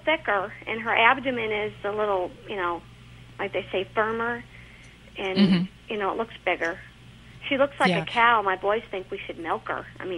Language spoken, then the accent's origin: English; Georgia, United States; now in Louisville, United States; Yeah, well, I'm from Georgia.